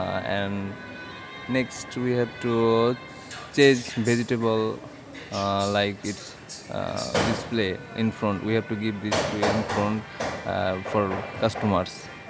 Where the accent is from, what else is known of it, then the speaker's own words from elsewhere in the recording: Saraspur, Khulna Division, Bangladesh; English is a second language; I'm come from Bangladesh and my address is Khulna, Bagerhat, Mullahat, Saraspur. Saraspur is my village. Nice village.